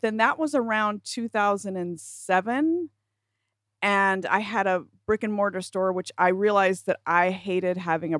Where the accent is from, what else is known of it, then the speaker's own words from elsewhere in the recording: South Carolina, United States; Yes, I'm from South Carolina.